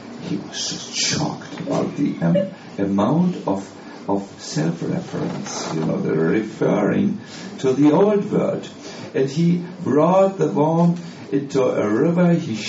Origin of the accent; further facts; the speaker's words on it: Germany; Now, because I am from Germany, you have to forgive me for my choice of examples